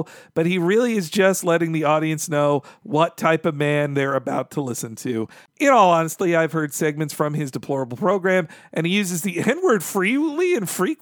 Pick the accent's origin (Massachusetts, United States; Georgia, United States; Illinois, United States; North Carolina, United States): Georgia, United States; because it was happening in my home state of Georgia